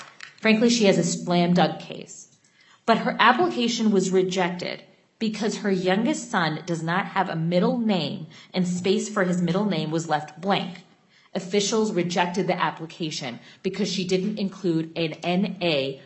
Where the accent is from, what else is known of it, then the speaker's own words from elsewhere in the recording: Minnesota, United States; As a Minnesotan and as the daughter of immigrants